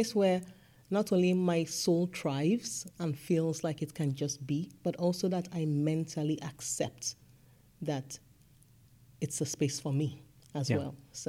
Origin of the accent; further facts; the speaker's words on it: Nigeria; growing up in Nigeria